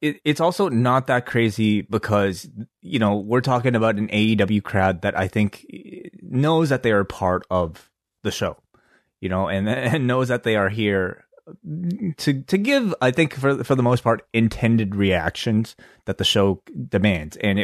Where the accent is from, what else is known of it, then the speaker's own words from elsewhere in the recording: Canada; Listen, we're from Canada.